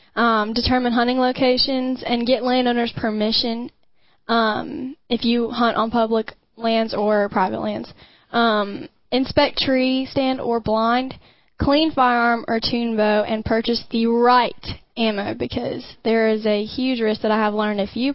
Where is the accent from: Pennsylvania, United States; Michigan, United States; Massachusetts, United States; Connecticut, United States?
Michigan, United States; now in South Carolina, United States; We don't like we're from Michigan anymore.